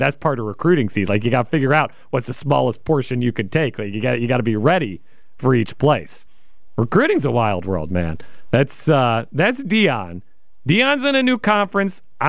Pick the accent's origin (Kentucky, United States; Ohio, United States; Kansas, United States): Kansas, United States; Wichita; Now, factor number one, I grew up in Wichita, Kansas.